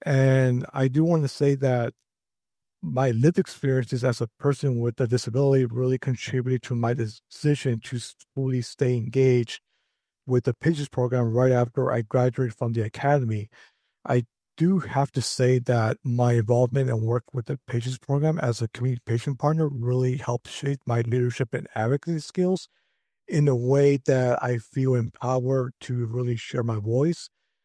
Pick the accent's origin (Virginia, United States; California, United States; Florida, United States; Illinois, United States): California, United States; the wildfires here in my home state of California